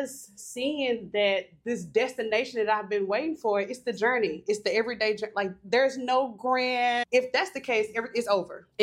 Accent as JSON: {"language": "English", "town": "Memphis", "region": "Tennessee", "country": "United States", "tie": "born or raised there", "said": "I grew up in Memphis."}